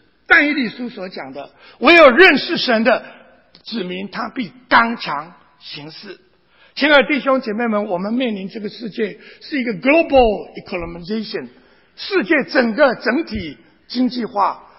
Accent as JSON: {"language": "Chinese", "country": "Taiwan", "said": "就像我从台湾来的一样啊"}